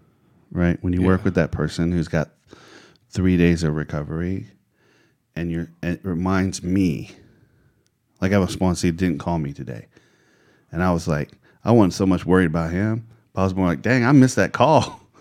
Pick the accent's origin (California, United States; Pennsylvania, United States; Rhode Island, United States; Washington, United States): California, United States; Bakersfield; I grew up in Bakersfield, California, and so in Bakersfield during the winter months, in the mornings, the fog is like thick.